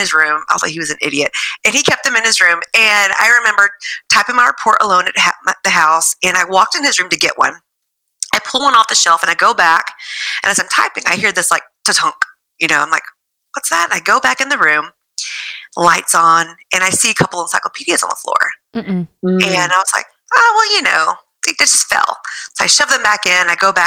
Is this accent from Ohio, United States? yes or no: no; Galveston, Texas, United States; I'm originally from Galveston, mm-hmm. which is probably the most haunted city in Texas.